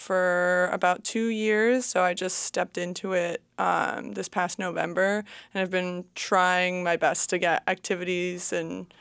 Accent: Connecticut, United States; moved away as an adult; now in Juneau, United States; I'm originally from Connecticut, and I came out here as an AmeriCorps and worked for Juno Suicide Prevention Coalition and have since stayed.

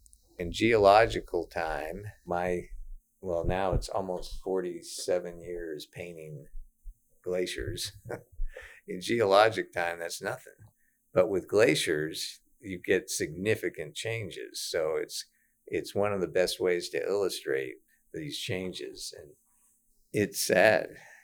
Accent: Maine, United States; I grew up in Maine.

